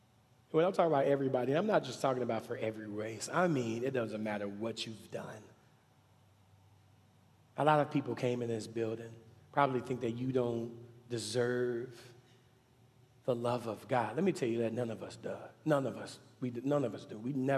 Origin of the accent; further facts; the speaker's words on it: the South, United States; I'm from the South, right?